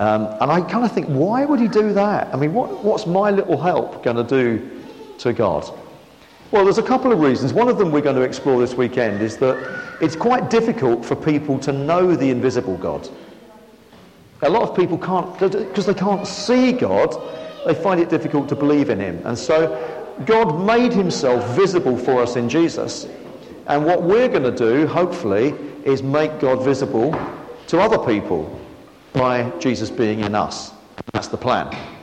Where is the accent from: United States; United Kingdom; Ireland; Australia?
United Kingdom; Harlow, East of England; We've been in Wood for 27 years. We've been married for 30 years. I was born and brought up in Harlow, so I'm a local to the area I'm still working in, really. It's not that far away.